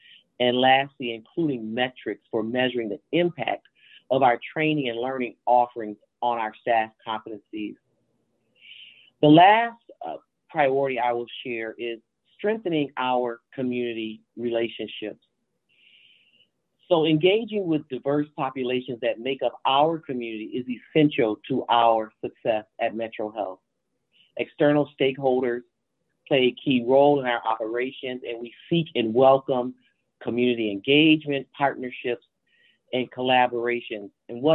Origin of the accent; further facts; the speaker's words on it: Grand Rapids, Michigan, United States; Yes, I am from Grand Rapids, Michigan, and I have worked in higher education for close to 30 years